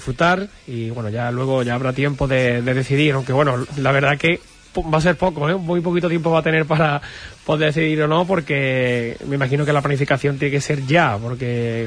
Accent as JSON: {"language": "Spanish", "town": "Bollullos Par del Condado", "region": "Andalusia", "country": "Spain", "said": "a pesar que soy de Bollullo, es que lógicamente pues iba con mi equipo"}